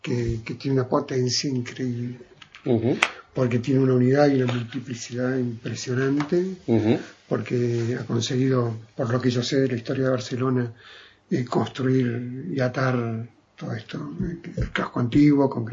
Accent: Buenos Aires, Argentina; De Buenos Aires.

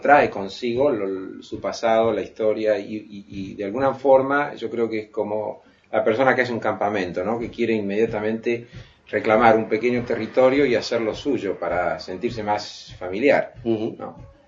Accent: Argentina; moved away as an adult; cuando salí de la Argentina, me fui a Estados Unidos a estudiar y después a practicar.

